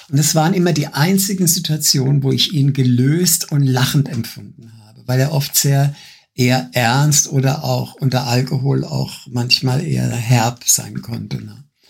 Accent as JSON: {"language": "German", "town": "Freiburg", "region": "Baden-Württemberg", "country": "Germany", "tie": "born or raised there", "said": "Ich bin in Freiburg aufgewachsen. Ich bin 1952 geboren. Und Freiburg war in 50er Jahren extrem konservativ, unterentwickelt, schwarzwälderisch."}